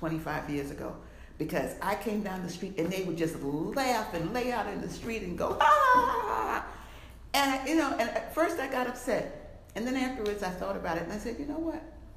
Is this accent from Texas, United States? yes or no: no; Harlem, New York, United States; So I don't dwell on the fact that I'm African American. I am. My life experience has been that. I've lived in Harlem all of my life.